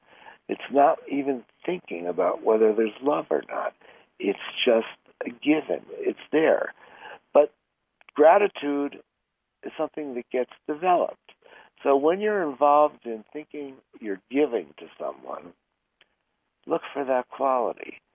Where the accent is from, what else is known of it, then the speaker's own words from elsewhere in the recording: Philadelphia, Pennsylvania, United States; when I was growing up in Philadelphia, gratitude, I think genuine gratitude, was fairly distant from my family.